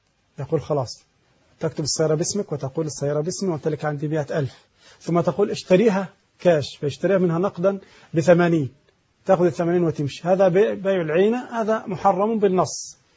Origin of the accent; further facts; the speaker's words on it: Egypt; التجار يسمونه عندنا في مصر حرق السلعة